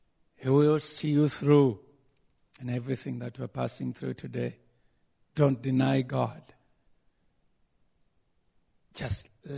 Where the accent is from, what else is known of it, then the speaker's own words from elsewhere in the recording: Uganda; English is a second language; Praise the Lord. … I'm from Uganda, the senior pastor of Ever Increasing Miracle Church.